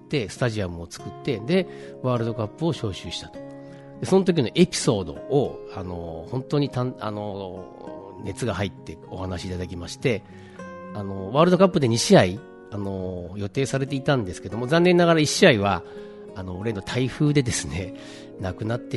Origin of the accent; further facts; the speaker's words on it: Kansai, Japan; 私関西出身なので、関西人で